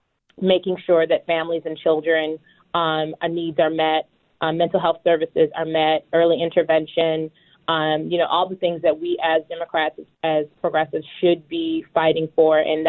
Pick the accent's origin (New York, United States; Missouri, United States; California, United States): New York, United States; Henrietta; now in Rochester, United States; However, I grew up in Henrietta my entire life. I graduated from Rush Henrietta Schools.